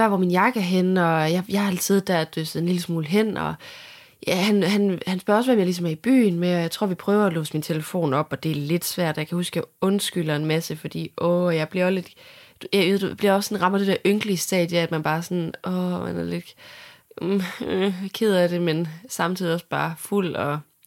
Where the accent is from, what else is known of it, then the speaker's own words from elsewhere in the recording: Juelsminde, Central Denmark Region, Denmark; Altså, vi er jo fra Juelsminde.